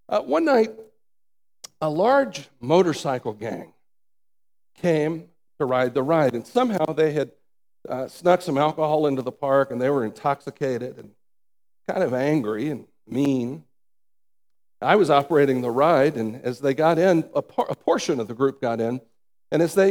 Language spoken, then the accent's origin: English; Atlanta, Georgia, United States; I grew up in Atlanta, in the American South.